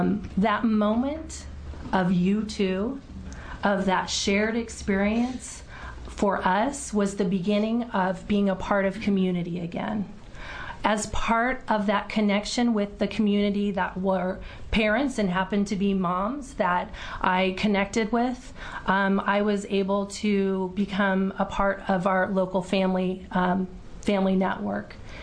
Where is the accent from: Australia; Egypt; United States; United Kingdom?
United States; Oregon; I'm from Southern Oregon.